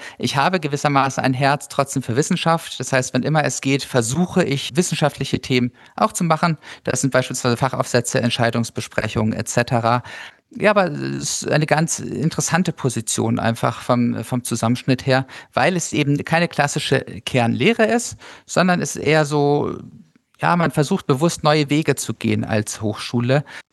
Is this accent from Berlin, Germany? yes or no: no; Hamburg, Germany; born there; Bin gebürtiger Hamburger